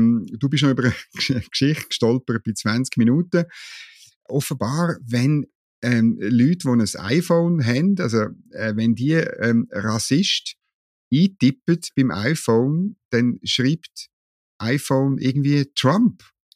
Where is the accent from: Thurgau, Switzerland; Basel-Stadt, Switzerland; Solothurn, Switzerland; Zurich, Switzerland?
Thurgau, Switzerland; Also ich weiß nicht, ich bin im Thurgau aufgewachsen, ich kann das R auch nicht rollen.